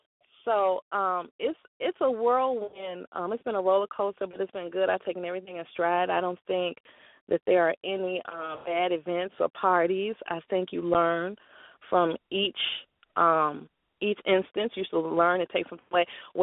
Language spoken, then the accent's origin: English; Chicago, Illinois, United States; Okay, and I am an entrepreneur from Chicago.